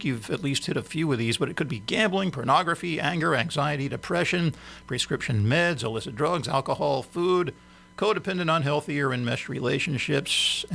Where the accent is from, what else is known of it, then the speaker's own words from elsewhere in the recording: Philadelphia, Pennsylvania, United States; You mentioned Philadelphia. That happens to be my hometown.